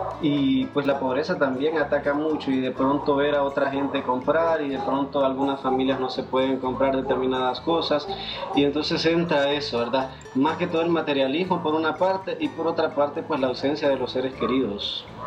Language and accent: Spanish; El Paraíso, Honduras; en mi pueblo donde vengo, El Paraíso, es una zona cafetalera